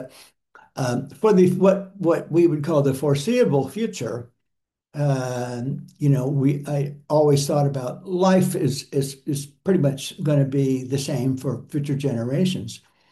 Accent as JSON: {"language": "English", "region": "the South", "country": "United States", "said": "which is about, I think you could say in a funny way, sort of my education as a Southerner."}